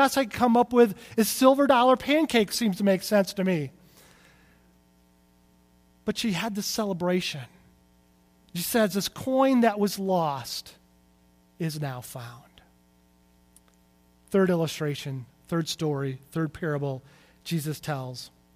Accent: California, United States; And by the way, I realize I'm from California, but clump of grass is not code word for anything, okay?

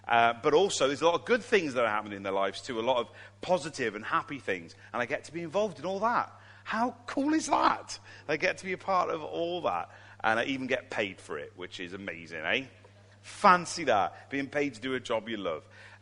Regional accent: Colchester, East of England, United Kingdom; born there; also born or lived in Germany / Nuneaton; I was born in Colchester. Anybody been to Essex? Colchester in Essex?

